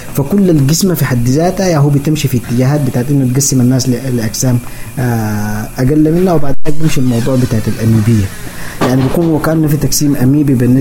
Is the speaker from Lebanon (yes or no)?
no; Sudan; إحنا بس سودانيين